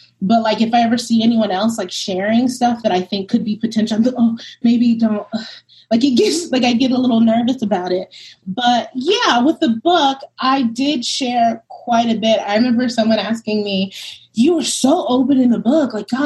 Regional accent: Harlem, New York, United States; also born or lived in Brooklyn; I mean, like, I'm from Brooklyn, originally grew up in Harlem, and like, you know, the schools I went to were a little rough, you know, maybe.

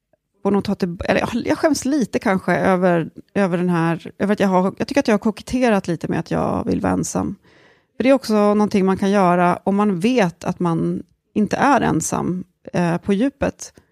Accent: Uppsala, Uppsala County, Sweden; I Uppsala.

